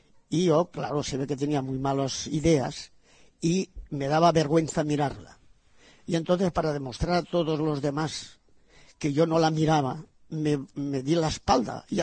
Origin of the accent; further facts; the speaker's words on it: Spain; Yo soy español.